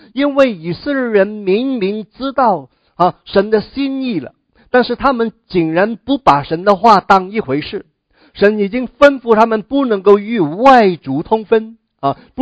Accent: Guangdong, China; 那我们广东人读这一句的时候

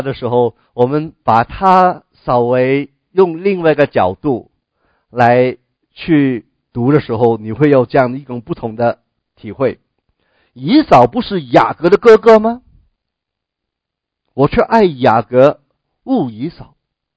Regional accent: China; 我们中国人挺不错的嘛，我们人口也是挺多，你看我们几千年的历史有那么多优秀的人

